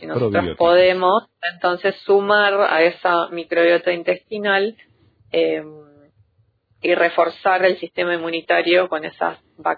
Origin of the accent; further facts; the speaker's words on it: Uruguay; esforzándonos como uruguayos para comer pescado